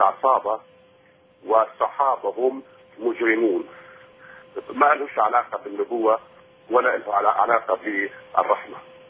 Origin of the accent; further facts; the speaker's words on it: Syria; فأنا كسوري وكمسلم سابق